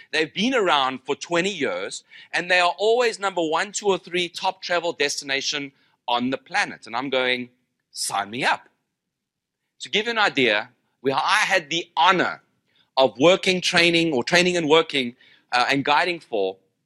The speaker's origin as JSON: {"language": "English", "country": "South Africa", "tie": "born or raised there", "said": "I grew up in South Africa."}